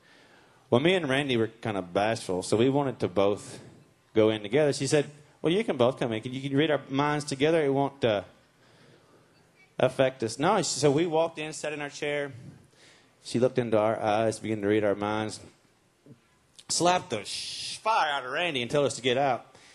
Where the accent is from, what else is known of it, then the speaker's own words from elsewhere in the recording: Tennessee, United States; Of course, we're from Tennessee.